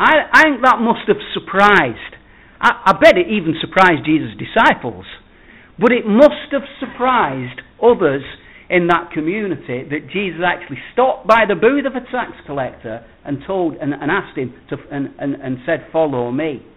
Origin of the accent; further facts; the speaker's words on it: England, United Kingdom; As English people, we would resent that greatly.